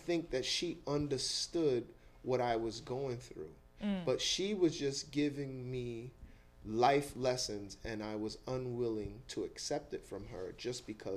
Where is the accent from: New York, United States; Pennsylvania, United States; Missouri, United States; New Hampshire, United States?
New York, United States; Bronx; I don't think there are people that are like, you know, I grew up in East Chester Projects.